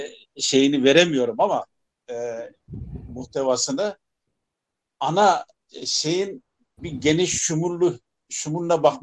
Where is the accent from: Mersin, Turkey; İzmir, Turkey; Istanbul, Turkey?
İzmir, Turkey; Izmir; Selamünaleyküm, ben İzmir'den.